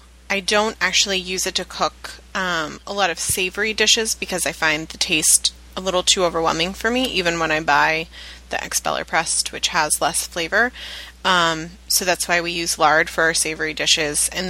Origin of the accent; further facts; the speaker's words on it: Virginia Beach, Virginia, United States; I told you I grew up a vegetarian in Virginia Beach.